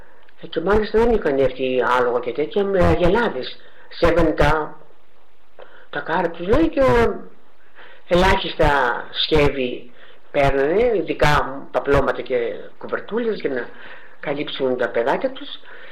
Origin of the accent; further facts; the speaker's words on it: Toria, Greece; Εγώ έχω γεννηθεί στην Τόρια, γέννημα και θρέλα, αλλά οι γονείς μου είναι μικρασιάτη, έχουν έρθει από την Κοιτάχια, το 22.